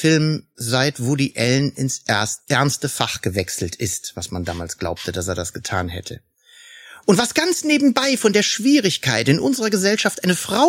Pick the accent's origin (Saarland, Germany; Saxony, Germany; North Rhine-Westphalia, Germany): Saarland, Germany; also born or lived in Niederrhein; ich bin am Niederrhein geboren, bevor es jetzt im Internet wieder Getratsche gibt. Also, ich bin im Saarland aber leider aufgewachsen. Und in Saarbrücken habe ich meine Ausbildung gemacht bei der Zeitung.